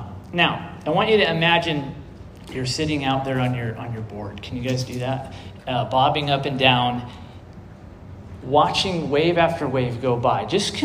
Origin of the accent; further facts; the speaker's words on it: Oregon, United States; I got to learn some about surfing growing up on the Oregon coast.